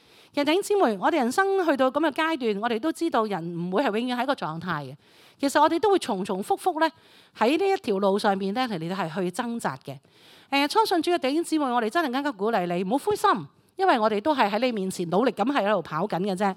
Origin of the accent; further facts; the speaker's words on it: Hong Kong; 其實我哋香港人就好明嘅